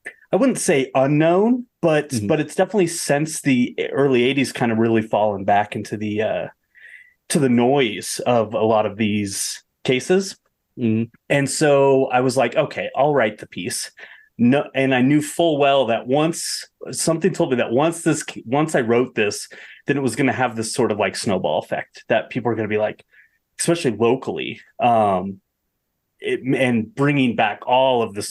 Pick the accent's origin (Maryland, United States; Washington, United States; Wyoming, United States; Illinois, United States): Wyoming, United States; Bosler; I grew up in Bosler, which is mm-hmm. 10 miles from Pat's ranch. And in Bosler is 20-ish miles from Laramie, which is a population of 30,000.